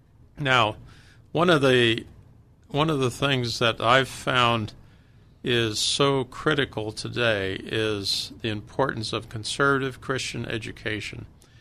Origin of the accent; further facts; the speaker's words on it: Brevard, North Carolina, United States; born there; I was born in Brevard, North Carolina.